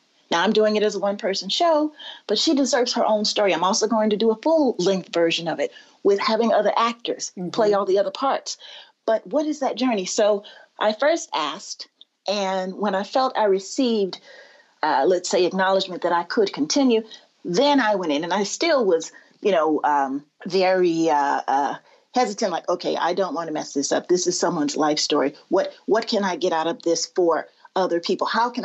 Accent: Chicago, Illinois, United States; I'm from Chicago. So in our school system, we didn't learn that much about Mary McLeod Bethune.

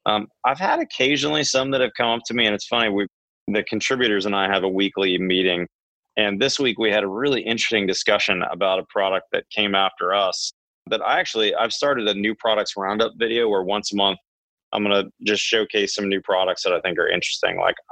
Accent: the South, United States; I just didn't feel like they had good info for me as a Southerner.

